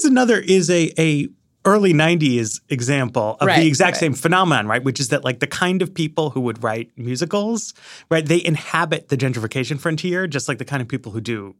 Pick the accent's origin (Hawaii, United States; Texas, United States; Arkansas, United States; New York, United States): New York, United States; I grew up in New York, right?